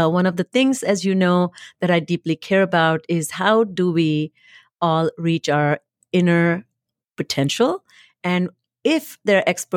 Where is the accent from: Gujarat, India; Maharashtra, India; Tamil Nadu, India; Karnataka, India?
Maharashtra, India; English is a second language; You know, I grew up in India, as listeners, all of you know. Recently, in a state that I grew up, it's called Maharashtra